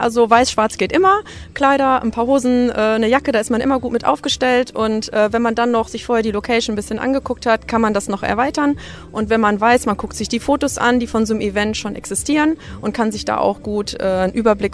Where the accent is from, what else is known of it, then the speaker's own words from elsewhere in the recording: North Rhine-Westphalia, Germany; Ich komme aus der Nähe von Düsseldorf.